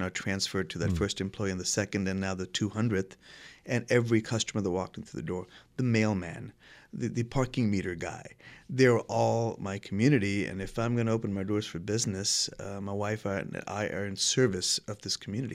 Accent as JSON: {"language": "English", "country": "India", "moved": "as an adult", "lives_now": "United States", "said": "At what point do I stop saying I'm an Indian that happens to live in the South and start saying I'm a Southerner that happens to be of Indian origin?"}